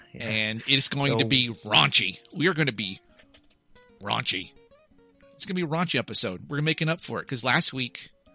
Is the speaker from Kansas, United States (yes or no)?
yes; Kansas, United States; I mean, I grew up in Kansas, so how could I not see it, right?